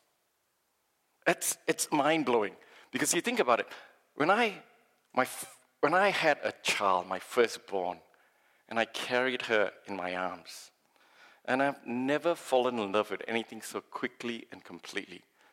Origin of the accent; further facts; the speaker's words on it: Malaysia; I grew up in Malaysia, and you go to shopping centers